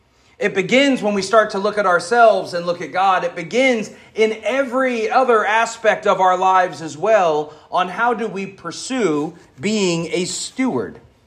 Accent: the South, United States; I'm from the South. It's kind of big down there.

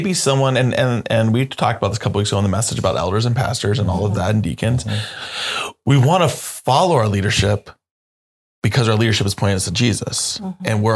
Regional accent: the South, United States; I grew up in the South, and the word testify was one that we would do.

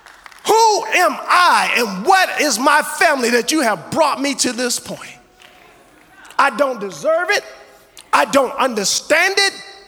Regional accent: the South, United States; I was a young black man growing up in the South, hanging around these things in what would be considered a difficult neighborhood

